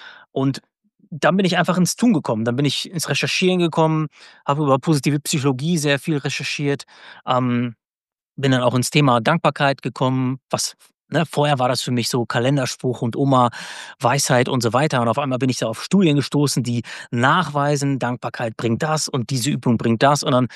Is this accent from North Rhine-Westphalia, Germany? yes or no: yes; Paderborn, North Rhine-Westphalia, Germany; der wohnte auch mit mir damals in meiner Heimatstadt Paderborn